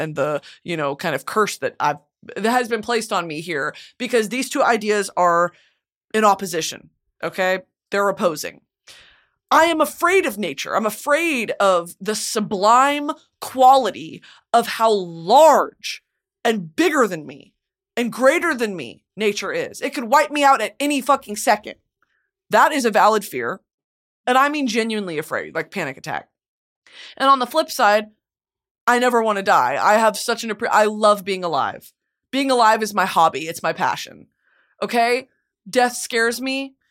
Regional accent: United States; I'm respectful. I'm American.

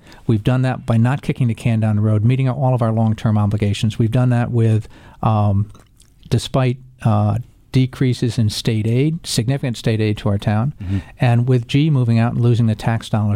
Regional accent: Fairfield, United States; It just circumstances turned in that I grew up in Fairfield, certainly.

